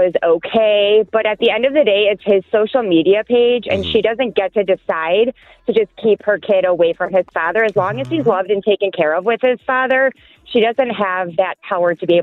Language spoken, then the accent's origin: English; Milwaukee, Wisconsin, United States; I grew up in Bayview, DZ.